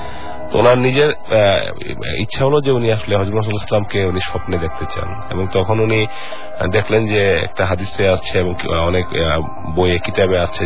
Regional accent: Comilla, Chittagong Division, Bangladesh; আমাদের দেশের বাড়ি কুমিল্লা।

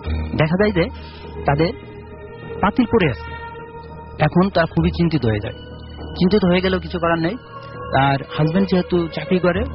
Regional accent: Kashiani, Dhaka Division, Bangladesh; now in Dhaka, Bangladesh; আমার গ্রামের বাসা হচ্ছে গোপালগঞ্জ জেলার কাশিয়ানী থানার কামারুল গ্রাম।

